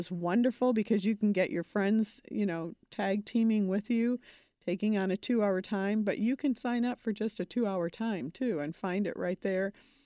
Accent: Chicago, Illinois, United States

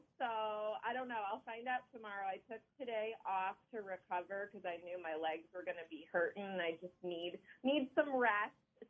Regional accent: Cleveland, Ohio, United States; I'm born and raised in the Cleveland area.

